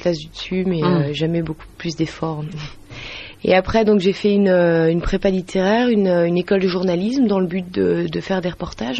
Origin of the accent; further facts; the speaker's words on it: Lille, Hauts-de-France, France; Je suis lilloise, oui. Je suis née à Lille et j'ai fait toutes mes études jusqu'à mes 20 ans.